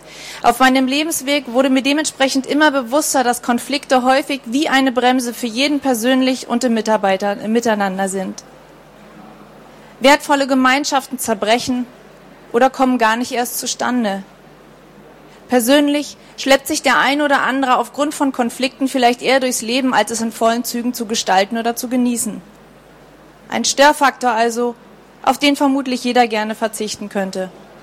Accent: Berlin, Germany; born there; Ich wurde im April 1973 in Berlin-Charlottenburg geboren.

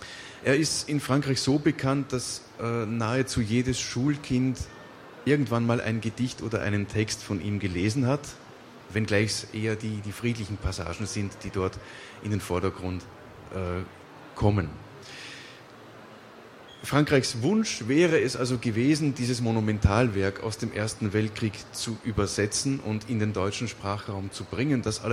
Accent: Vienna, Austria; now in Kiel, Germany; Ich komme ursprünglich aus Wien. Es haben mich dann des Meeres und der Liebe Wellen nach Kiel verschlagen.

